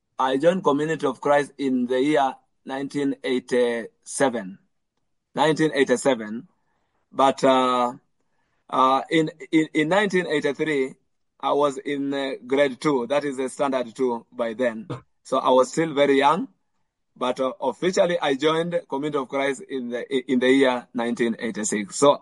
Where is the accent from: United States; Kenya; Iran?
Kenya; Njukini, Taita-Taveta County; first language Luo; English is a second language; That is my native language, which is the Luo, Swahili, which is a national language for all the Kenyans. Of course, I do speak English, and there is also another language which I speak because I was brought up among the Kamba people in Taita Taveta and Njukini